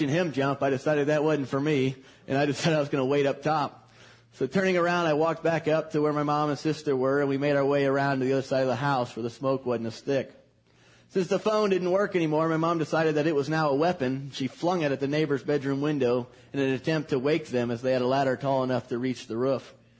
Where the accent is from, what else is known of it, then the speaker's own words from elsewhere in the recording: Indiana, United States; also born or lived in Illinois; I admitted that while I will always say that I am from Indiana, that particular statement may not be 100% accurate, that there were certain extenuating factors. And then I said that I was actually born in Illinois